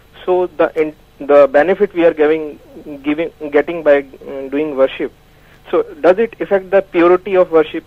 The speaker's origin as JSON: {"language": "English", "country": "India", "second_language": "English", "said": "Sir, I am from India."}